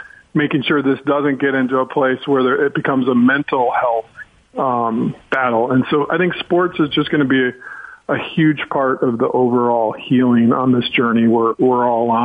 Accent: Chicago, Illinois, United States; and I'm from Chicago, so it was, like, Chris Farley and Tommy Boy

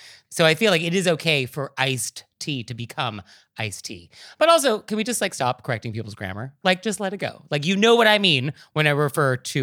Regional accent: California, United States; accent: Californian; I think me with my California accent, where I love dropping consonants

